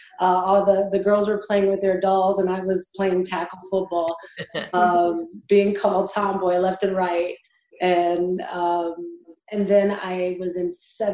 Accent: Houston, Texas, United States; And then growing up in Houston, the Houston Comets, the WNBA just started.

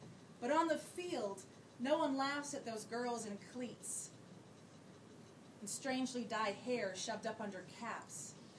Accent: Alberta, Canada; I'm from Alberta, which is like Texas, but it's in Canada. So cowboys and oil and pickup trucks. And so we have a lot of kind of country slang as well.

